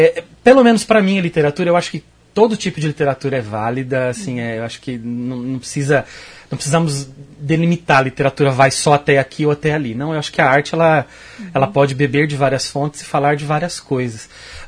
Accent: Maringá, Paraná, Brazil; now in Londrina, Brazil; Morei aqui muitos anos, nasci em Londrina, me criei a vida toda em Maringá, fiz o EM, fiz mestrado, fiz graduação, mestrado, vida profissional aqui, amigos, família, e recentemente me mudei para Londrina

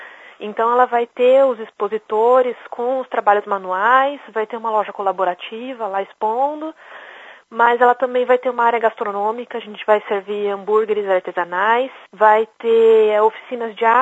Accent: Curitiba, Paraná, Brazil; Eu venho de Curitiba, fiz a faculdade lá.

